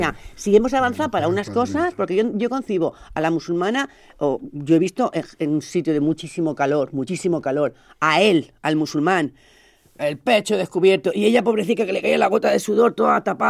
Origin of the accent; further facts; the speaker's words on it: Spain; que soy también católica, soy española